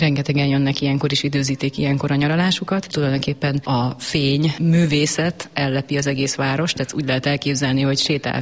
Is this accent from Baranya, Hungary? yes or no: yes; Pécs, Baranya, Hungary; tehát én pécsiként minden évben lesétálok ugye a fényfesztiválra